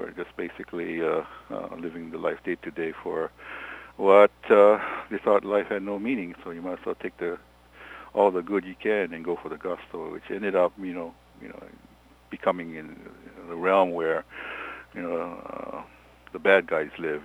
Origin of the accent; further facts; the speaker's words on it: Spreckelsville, Hawaii, United States; I remember Sprecklesville. I started talking about Sprecklesville, my hometown.